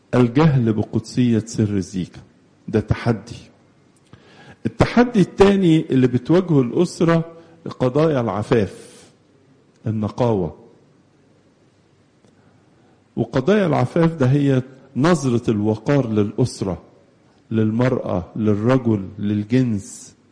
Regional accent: Egypt; وجعلته يبقى كاروس بلادنا مصر

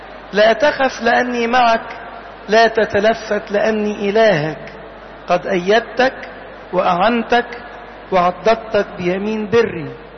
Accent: Egypt; في بلادنا مصر هنا

